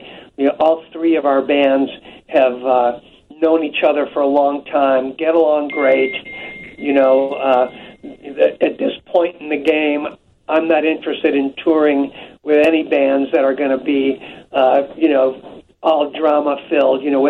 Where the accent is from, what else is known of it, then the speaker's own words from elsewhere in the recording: Chicago, Illinois, United States; It's always a thrill for me to be on the air in Chicago, my hometown.